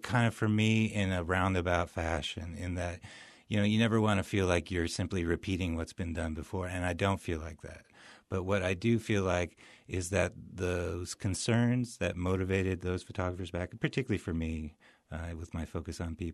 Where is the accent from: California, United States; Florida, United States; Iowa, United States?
California, United States; Visalia; Well, I grew up in Visalia, town of Visalia.